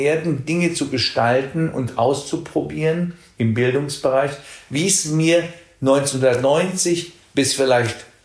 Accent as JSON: {"language": "German", "region": "Bremen", "country": "Germany", "said": "Ich komme ja aus Bremen, Hannover, Bremen, die Ecke."}